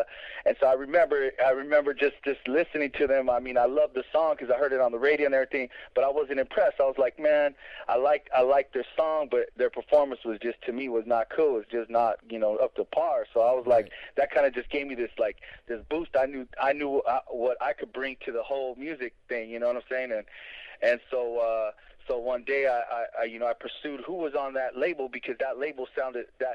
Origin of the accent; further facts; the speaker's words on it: San Jose, California, United States; I grew up in the city, not as big as Miami or New York and stuff, but we come from San Jose, California, which is to me is an emulation of New York City anyway.